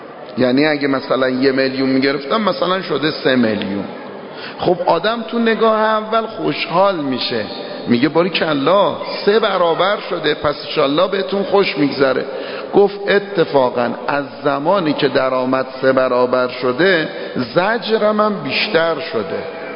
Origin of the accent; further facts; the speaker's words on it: Tehran, Tehran Province, Iran; born there; now in Qom, Iran; در همین تهران، من متولد تهرانم،